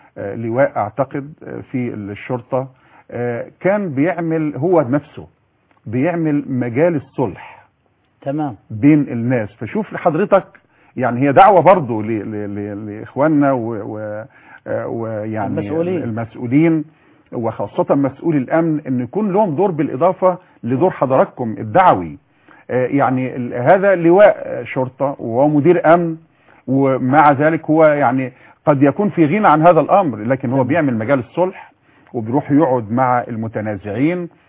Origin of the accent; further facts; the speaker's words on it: Egypt; وأيضا إحنا كمصريين